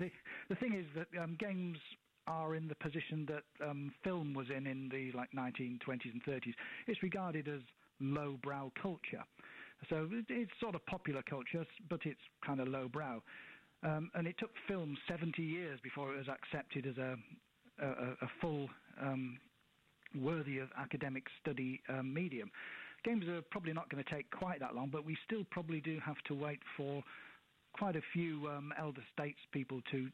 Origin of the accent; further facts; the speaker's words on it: Yorkshire and the Humber, United Kingdom; now in Essex, United Kingdom; I mean, you may have detected from my accent that I'm not actually local to Essex. I've lived here for 35 years, but I originate from Yorkshire, and down here it sounds as if I should be a farmer.